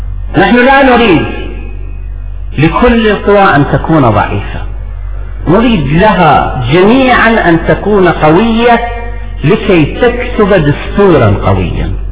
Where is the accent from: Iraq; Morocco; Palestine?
Iraq; تعالوا لنبني مشروعنا السياسي كعراقيين